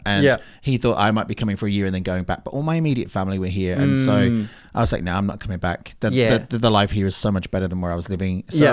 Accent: Birmingham, West Midlands, United Kingdom; now in Australia; My real accent doesn't come out though. This is more of a, you know, telephone voice accent. I'm from Birmingham. But my parents moved over here.

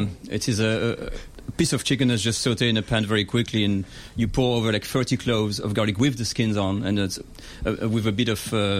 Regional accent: Paris, Île-de-France, France; also born or lived in Basque region; now in Melbourne, Australia; So originally I come from Paris, like a lot of French people in Melbourne do. But I was living most of my time in the southwest, in the Basque region.

